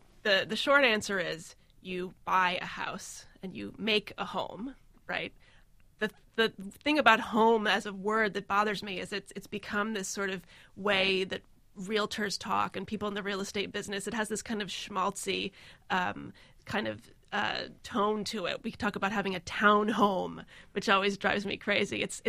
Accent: New York, United States; also born or lived in California; my parents, they had come from the Midwest, and then I was born in California. My father was in school, and then he was in academia for a while, and then moved to the suburbs of New York.

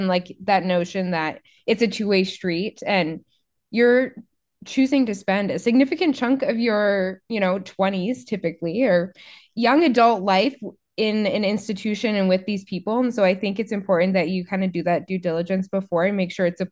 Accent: South Dakota, United States; which granted I'm only from South Dakota, so it's not like I had never been to Iowa

